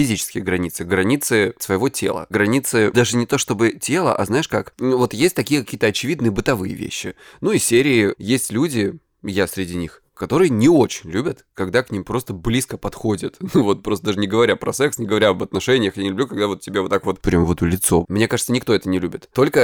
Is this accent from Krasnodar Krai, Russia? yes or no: yes; Krasnodar Krai, Russia